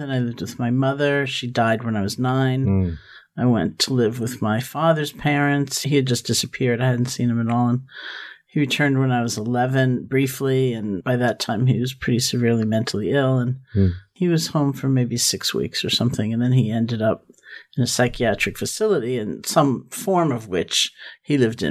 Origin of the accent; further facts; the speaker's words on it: New York City, New York, United States; I grew up in Washington Heights.